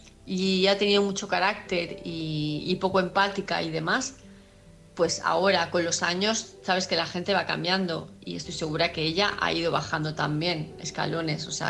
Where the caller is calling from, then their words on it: Palma de Mallorca, Balearic Islands, Spain; de Palma de Mallorca